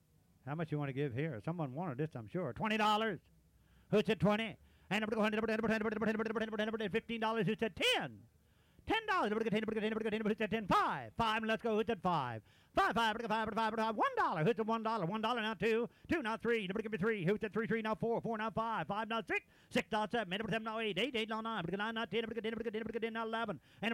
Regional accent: Shepherdstown, West Virginia, United States; Where am I from? I'm from Shepherdstown, West Virginia, about 70 miles from here.

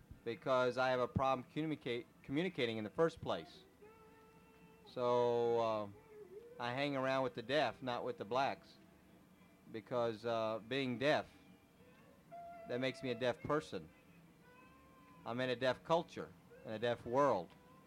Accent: Texas, United States; Remember, I grew up in Texas, and I admit that I knew nothing about blacks.

